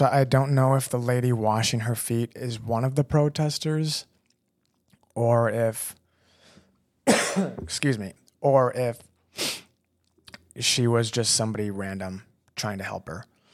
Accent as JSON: {"language": "English", "region": "Michigan", "country": "United States", "said": "First of all, the Lions didn't make it, and they're my team. I'm from Michigan, and they were so close this year."}